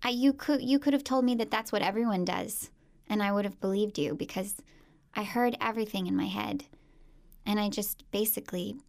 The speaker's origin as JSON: {"language": "English", "region": "Texas", "country": "United States", "tie": "born or raised there", "said": "which incidentally was a country song, no surprise growing up in Texas"}